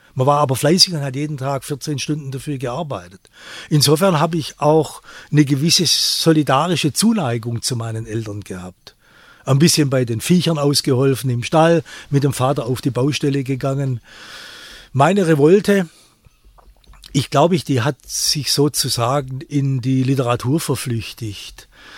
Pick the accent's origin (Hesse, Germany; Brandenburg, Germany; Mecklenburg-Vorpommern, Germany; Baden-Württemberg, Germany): Baden-Württemberg, Germany; born or raised there